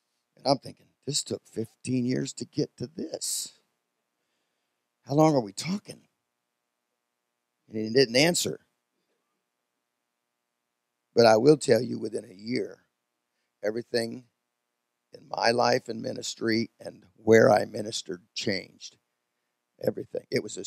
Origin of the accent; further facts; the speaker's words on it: Puyallup, Washington, United States; I didn't minister in Seattle. I mean, we did some street meetings up there a time or two, but I was from Puyallup.